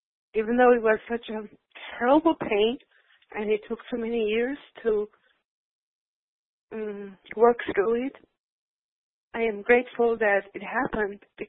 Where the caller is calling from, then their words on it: Florida, United States; from Florida, and I am so grateful for what seemed to be the worst thing in my life.